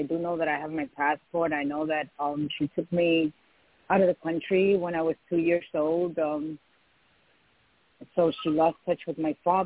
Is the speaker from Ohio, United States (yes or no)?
no; New York City, New York, United States; also born or lived in Dominican Republic / Puerto Rico; I was born and raised in New York City. We went from New York City to Dominican Republic. Then we went to Puerto Rico, where I was about 10 years old